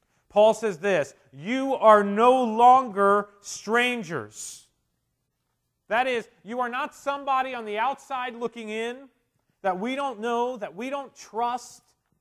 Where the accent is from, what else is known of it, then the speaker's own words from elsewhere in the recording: New Jersey, United States; also born or lived in Philadelphia; when my mom first went into a coma, I moved from South Philly to South Jersey, and I remember my first day of kindergarten.